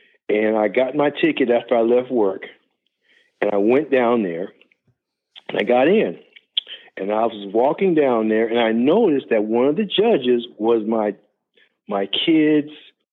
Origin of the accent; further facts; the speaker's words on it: Denver, Colorado, United States; And I grew up in Denver, Colorado.